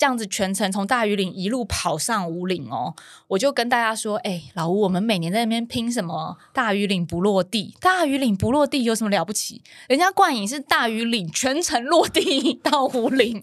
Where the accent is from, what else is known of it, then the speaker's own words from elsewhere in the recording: Taiwan; 就会觉得有一种在地人的骄傲，我们台湾人的骄傲